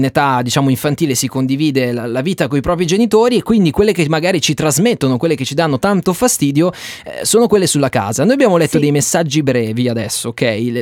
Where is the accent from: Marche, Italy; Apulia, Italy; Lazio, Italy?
Apulia, Italy; Veglie; Sono di Veglie.